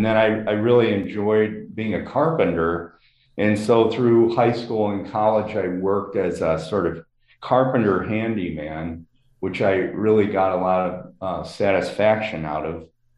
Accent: Chicago, Illinois, United States; And I grew up in Lakeview in Chicago, and many of the surrounding neighborhoods were being gentrified.

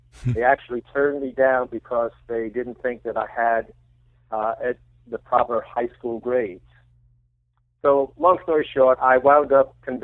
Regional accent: New York City, New York, United States; I grew up in the Bronx, by the way, in New York.

